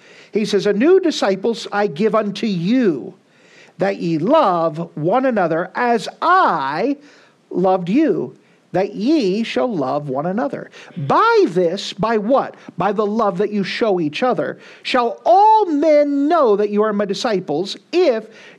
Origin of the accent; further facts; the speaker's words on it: United States; We've had worse days. We're just American spoiled.